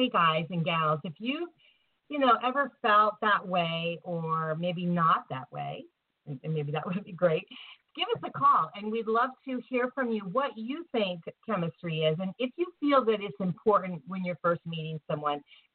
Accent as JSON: {"language": "English", "town": "Tampa", "region": "Florida", "country": "United States", "tie": "born or raised there", "said": "in my hometown here in Tampa Bay area."}